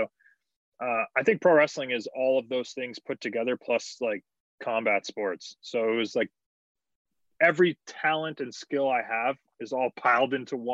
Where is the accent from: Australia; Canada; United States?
Canada; just being Canadian, you have a border to cross.